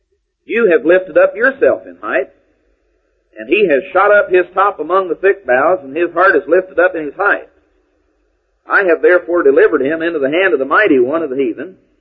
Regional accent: Texas, United States; You know, I came from East Texas, and driving around down in Lufkin, you get used to those tall, tall, giant pine trees.

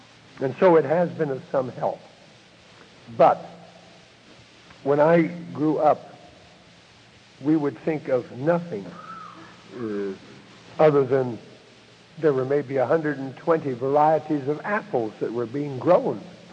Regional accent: California, United States; When I grew up in Northern California, I took agriculture in high school.

